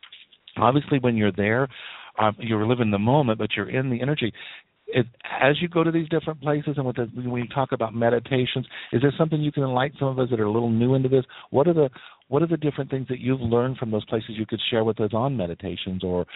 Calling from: Georgia, United States; I'm from Atlantis, Georgia.

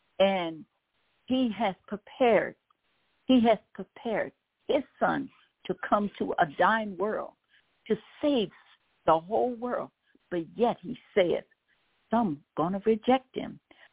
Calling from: Baton Rouge, Louisiana, United States; I'm calling from Baton Rouge, Louisiana, and I am the host.

